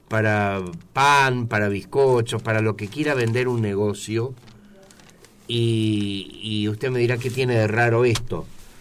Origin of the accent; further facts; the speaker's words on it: Río Tercero, Córdoba, Argentina; es como si Río Tercero fuera mi ciudad y Villa Cazú mi barrio, ¿no?